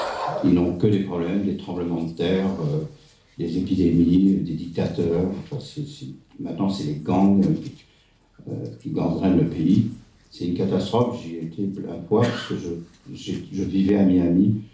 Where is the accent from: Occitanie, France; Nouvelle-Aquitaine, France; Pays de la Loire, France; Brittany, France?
Brittany, France; Alors moi, je suis breton